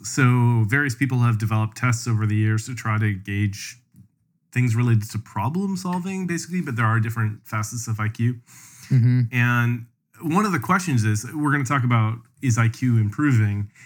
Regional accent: Canada; And as a Canadian, I would just like to say, suck it, Scandinavia.

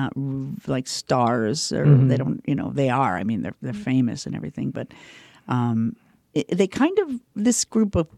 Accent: Chicago, Illinois, United States; The movie that was, you know, I'm from Chicago and it was shot in Chicago.

